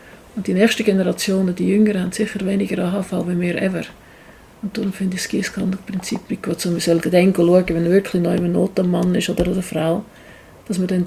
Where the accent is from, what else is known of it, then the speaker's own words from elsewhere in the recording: Switzerland; mir als Schweizer ein funktionierendes Gesundheitswesen zu haben, das muss doch noch unser Anspruch sein.